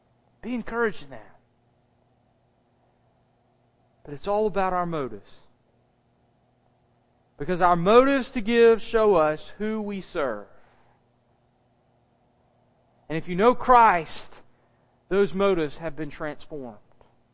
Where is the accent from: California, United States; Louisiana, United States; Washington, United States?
Louisiana, United States; I can tell you as a testimony of someone growing up in West Central Louisiana, not far from where he worked and where he lived